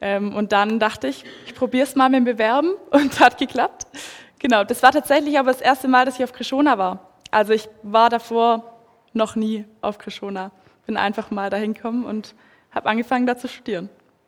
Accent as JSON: {"language": "German", "region": "Southern Germany", "country": "Germany", "accent": "Swabian", "lives_now": "Switzerland", "said": "Stunde nördlich von Stuttgart, also im noch Süddeutschland. Von euch aus gesehen ist es schon sehr nördlich. Ich spreche ein bisschen Schwäbisch, also mein Dialekt wird ab und zu durchkommen. Ich spreche kein reines Hochdeutsch. Schweizerdeutsch verstehe ich gut. Ich wohne seit 3 Jahren jetzt in der Schweiz"}